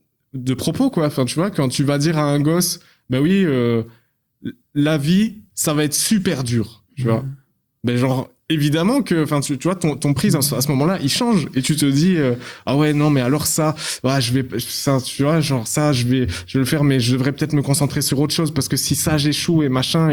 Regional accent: Belgium; Je suis belge, moi, déjà.

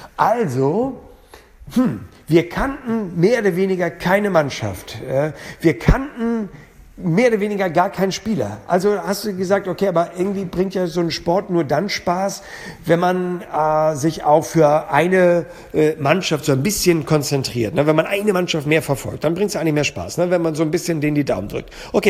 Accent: Hamburg, Germany; Vielleicht würde meine Wahl am Ende auf Hamburg fallen, weil es meine Heimat ist

